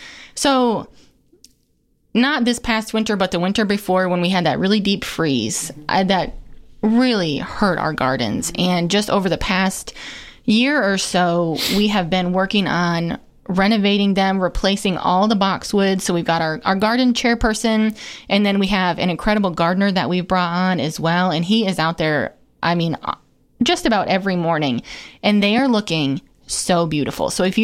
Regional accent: New York, United States; I'm not. I'm actually from Western New York.

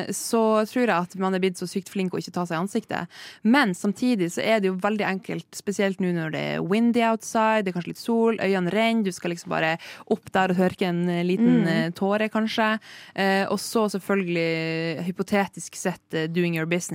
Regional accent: Northern Norway, Norway; Jeg er jo nordlending.

